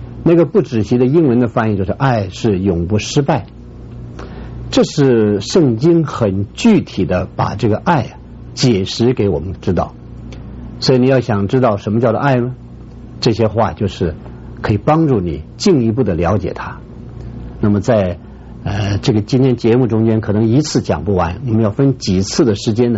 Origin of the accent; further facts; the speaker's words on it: China; 你看我们中国人造字造得很妙